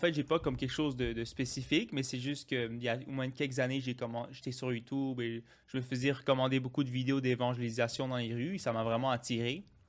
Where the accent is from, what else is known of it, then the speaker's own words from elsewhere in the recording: Quebec, Canada; also born or lived in South America; J'ai grandi, la majorité de ma vie, j'ai grandi ici au Québec, mais une autre partie, c'était en Amérique du Sud.